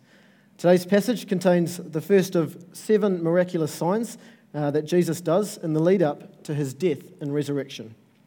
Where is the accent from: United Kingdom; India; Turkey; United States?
India; I got married last year, and being Indian, one of the questions that I was commonly asked by some friends was, "Is your wedding going to be a week long?"